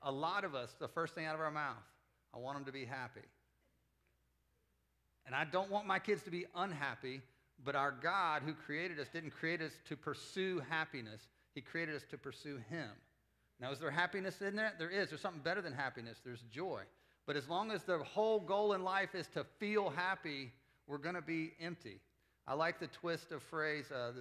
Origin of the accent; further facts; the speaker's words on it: Winston-Salem, North Carolina, United States; born there; also born or lived in Kentucky; I'm not! I was born in Winston-Salem, North Carolina, proud of it. Lived in Kentucky for 15 years.